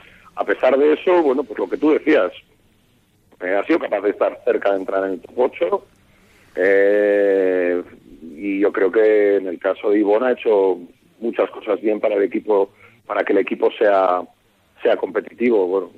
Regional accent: Vitoria, Basque Country, Spain; yo creo que al final yo soy alguien de Vitoria

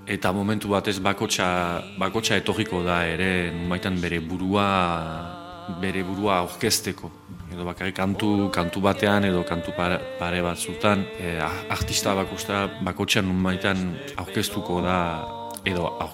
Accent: Nouvelle-Aquitaine, France; euskalduna naiz eta arrunagun, baitan, euskalduna izaitea bena frantses kultura.

